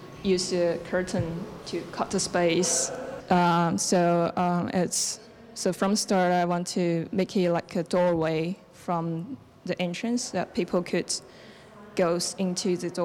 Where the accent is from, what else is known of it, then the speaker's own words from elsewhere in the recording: Chengdu, Sichuan, China; moved away as an adult; now in Auckland, New Zealand; The project starts from my own experience of moving from my hometown Chengdu to Auckland when I was 18.